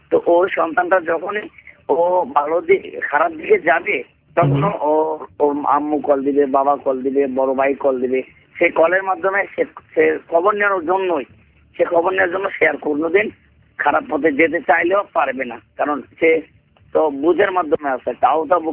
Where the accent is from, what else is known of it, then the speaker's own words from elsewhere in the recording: Kishoreganj, Dhaka Division, Bangladesh; now in Chattogram, Bangladesh; আমার দেশের বাড়ি কিশোরগঞ্জ।